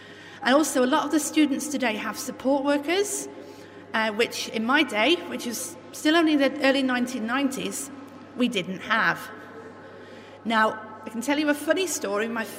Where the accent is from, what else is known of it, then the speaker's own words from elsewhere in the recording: Isle of Man; now in Wales, United Kingdom; Sorry, I can't speak Welsh. I'm not from Wales, although I've lived here since 1990. I'm actually from the Isle of Man.